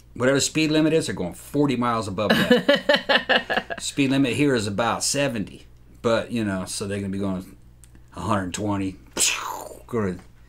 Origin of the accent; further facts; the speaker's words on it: Brazil; now in United States; And growing up in Brazil, I'm like, that's a Brazilian.